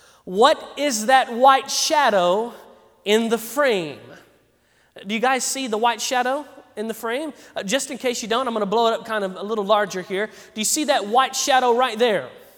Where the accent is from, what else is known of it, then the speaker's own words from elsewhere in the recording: Arkansas, United States; in my home state of Arkansas last year